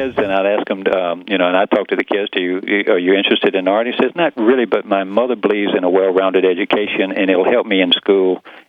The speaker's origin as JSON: {"language": "English", "country": "Australia", "tie": "born or raised there", "said": "That's the way I grew up in Australia."}